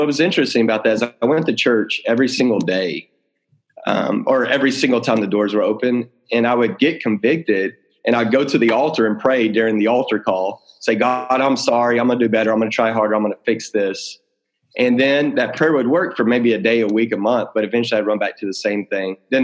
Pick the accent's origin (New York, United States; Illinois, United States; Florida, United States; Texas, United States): Texas, United States; Waco; So, you know, I grew up in Texas. I grew up outside of Waco, Texas.